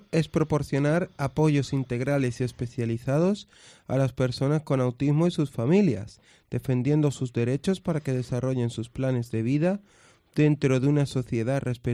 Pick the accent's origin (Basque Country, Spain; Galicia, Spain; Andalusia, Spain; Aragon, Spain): Andalusia, Spain; Jerez; Tengo 22 años, dentro de poquito tendré 23. Nací y vivo en Jerez.